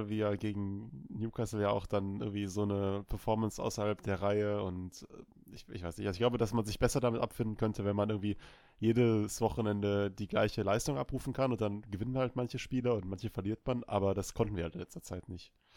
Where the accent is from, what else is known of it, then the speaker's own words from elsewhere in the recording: Cologne, North Rhine-Westphalia, Germany; born there; Ich bin ja gebürtiger Kölner